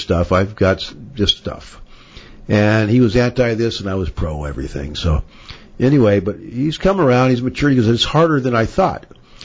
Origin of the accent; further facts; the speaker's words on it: Westchester, California, United States; My hometown, basically.